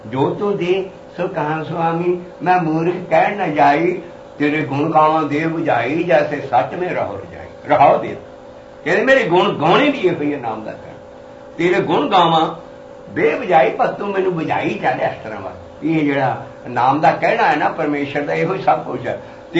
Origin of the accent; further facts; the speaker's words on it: Punjab, India; ਉਹ ਬੇਈ 30 ਮੀਲ up stream ਤੇ ਮੇਰਾ ਪਿੰਡ ਹੈ, ਉੱਥੇ ਸਿਰਫ 30 ਮੀਲ ਦੇ ਉੱਤੇ ਮੇਰੇ ਉਹ ਬੇਈ ਮੇਰੇ ਪਿੰਡ ਦੇ ਐਨ ਵਿੱਚ ਦੀ ਜਾਂਦੀ ਹੈ।